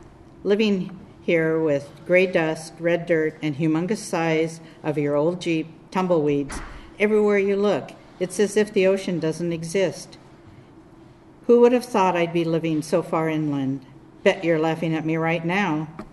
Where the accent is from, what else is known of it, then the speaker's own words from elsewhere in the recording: Alaska, United States; and I'm here from Alaska